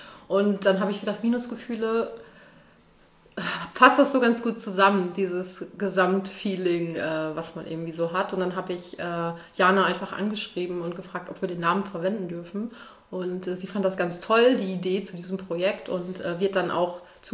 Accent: Goldenstedt, Lower Saxony, Germany; Ja, meine Eltern sind Gastronomen in Goldenstedt und ich bin quasi in der Gastro aufgewachsen.

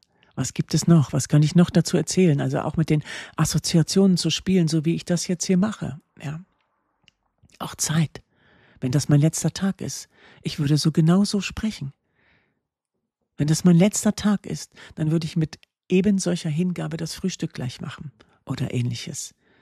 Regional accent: North Sea coast, Germany; Ich bin ja so an der Nordsee groß geworden. Und da war der Horizont eben das Wattenmeer.

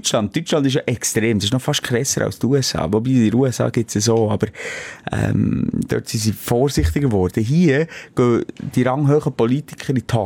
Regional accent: Switzerland; wir sind Schweizer

